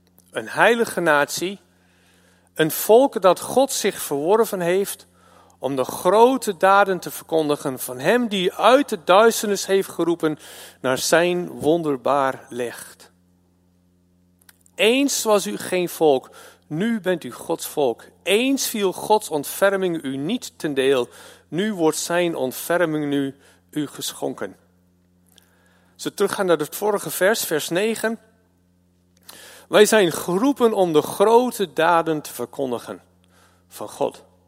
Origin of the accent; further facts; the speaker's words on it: United States; now in Netherlands; Ik weet niet, ik ben Amerikaan, ik vond het wel cool om daar wat mee te doen.